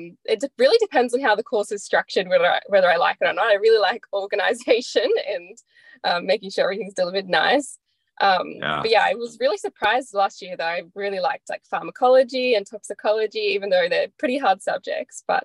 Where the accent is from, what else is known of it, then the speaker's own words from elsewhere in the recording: Sydney, New South Wales, Australia; now in Brisbane, Australia; So I grew up in Sydney, and I moved to Brisbane